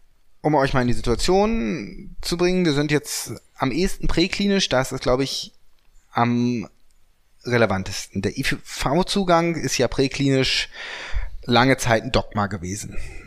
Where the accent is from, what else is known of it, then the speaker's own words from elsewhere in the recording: Hanover, Lower Saxony, Germany; Wir kommen aus Hannover